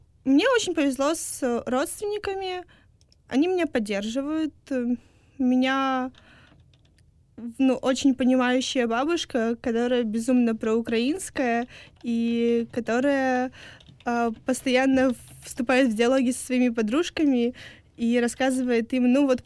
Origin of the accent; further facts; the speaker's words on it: Yalta, Crimea, Ukraine; moved away as an adult; now in Kyiv, Ukraine; Я переехала из Ялты на первом курсе в Киев сразу после оккупации